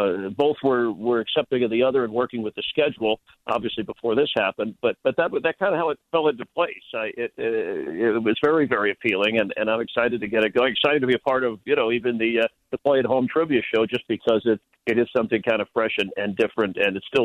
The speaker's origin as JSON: {"language": "English", "region": "Florida", "country": "United States", "tie": "born or raised there", "said": "growing up in Florida before there was their own team and had to watch baseball on a superstation or the game of the week"}